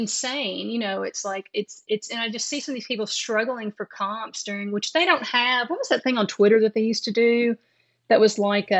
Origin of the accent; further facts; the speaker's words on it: Sinking Fork, Kentucky, United States; I'm originally from Sinking Fork, Kentucky, which is a very rural. You know, very very rural. Like, we don't even have a post office anymore.